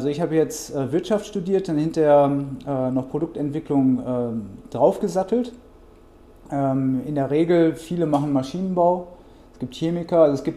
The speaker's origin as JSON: {"language": "German", "town": "Hannover", "region": "Lower Saxony", "country": "Germany", "said": "Und dann gab es aber in Hannover, wo ich herkomme, tatsächlich die Firma Continental, und die machten Fahrradreifen."}